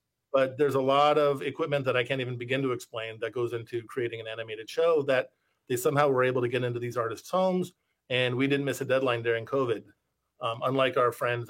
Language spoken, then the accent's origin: English; Palm Springs, California, United States; So yes, I grew up in Palm Springs, went to the college in San Francisco, studied film